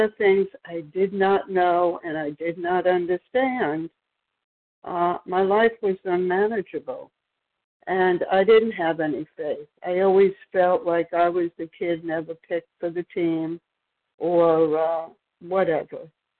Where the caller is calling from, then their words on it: Maryland, United States; from Maryland.